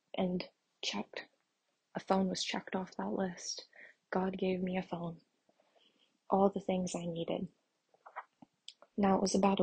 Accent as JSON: {"language": "English", "region": "Indiana", "country": "United States", "tie": "born or raised there", "said": "my hometown is in Indiana. And I felt the Lord tell me that you're going to go back to Indiana."}